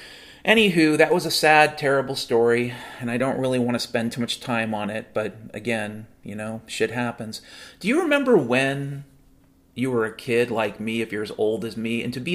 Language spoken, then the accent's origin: English; Mount Vernon, Washington, United States; I grew up in Mount Vernon, Washington, I actually grew up, the second house we lived on was on Little Mountain, not far from Big Lake.